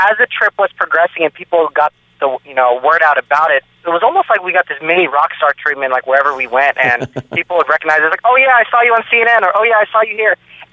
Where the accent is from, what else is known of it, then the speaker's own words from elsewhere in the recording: Columbus, Ohio, United States; Well, I grew up in Columbus, Ohio, okay.